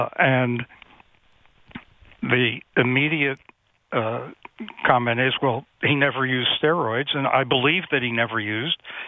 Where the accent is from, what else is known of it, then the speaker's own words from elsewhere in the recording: Pittsburgh, Pennsylvania, United States; One of the players who got in the last year a while ago was a guy I grew up watching in Pittsburgh, Ralph Kiner.